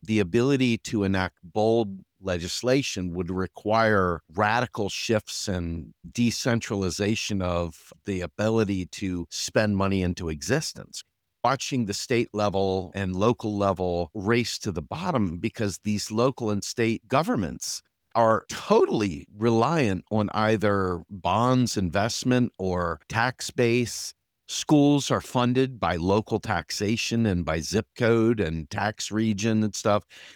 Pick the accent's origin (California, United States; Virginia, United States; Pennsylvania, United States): Pennsylvania, United States; Harrisburg; And even in my hometown here in Harrisburg, Pennsylvania